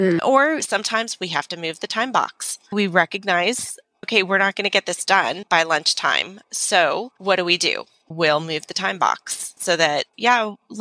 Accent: California, United States; now in Orlando, United States; I am originally from California, and I now live in Orlando.

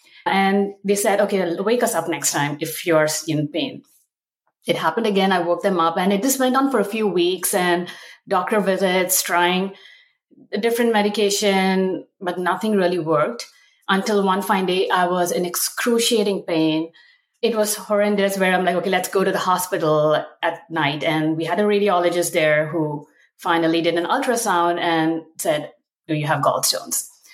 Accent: India; moved away as an adult; now in United States; I'm an Indian immigrant. This year will mark my 20th year in the United States.

